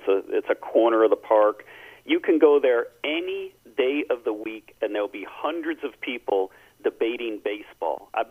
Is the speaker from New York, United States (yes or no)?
yes; Buffalo, New York, United States; I grew up outside of Buffalo, and that's the old rock pile.